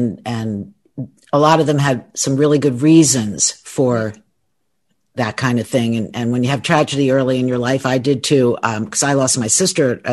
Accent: East Coast, United States; now in Los Angeles, United States; I'm from the East Coast, and I've lived in LA since 1988.

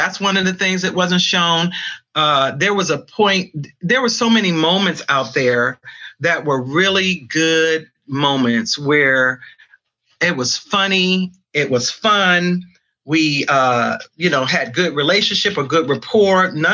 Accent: Los Angeles, California, United States; I'm coming up from South Central L.A., trust me, I see you coming before you get here.

